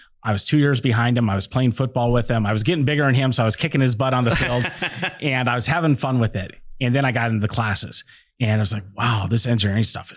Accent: Montana, United States; I grew up in Montana hiking in the mountains where I'd start out at sunny and 80 and it'd be snowing on me at the end of the day.

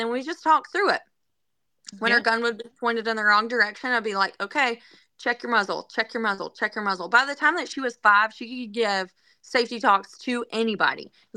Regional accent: Georgia, United States; Well, I was raised in Georgia, and my family all hunts turkeys and deer

